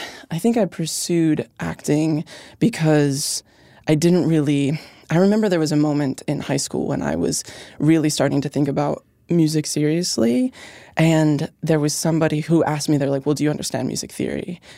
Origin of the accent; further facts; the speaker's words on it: Pennsylvania, United States; that one's about growing up in Pennsylvania, that one's about not having much money.